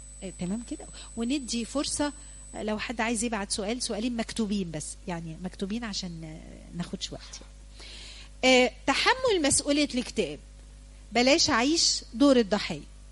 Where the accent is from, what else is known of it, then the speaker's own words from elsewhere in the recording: Egypt; طبعا القيادة عندنا في مصر عجب يعني.